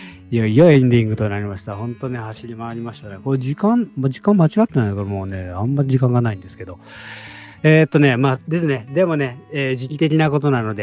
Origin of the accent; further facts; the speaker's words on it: Okayama, Japan; 僕、岡山なんですけど。